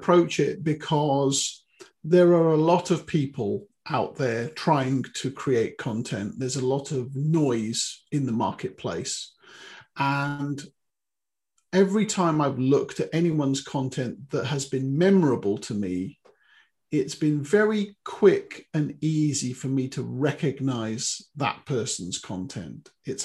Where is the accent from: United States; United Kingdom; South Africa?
United Kingdom; Yes, I'm a British copywriter. I'm based in South Wales.